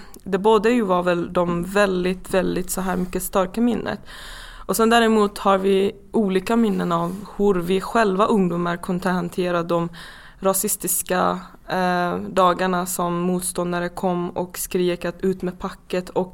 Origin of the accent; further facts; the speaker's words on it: Tehran, Tehran Province, Iran; Jag är född i Iran, men personligen, eller ursprungligen ju från Afghanistan. Jag växte mig upp i Iran helt enkelt.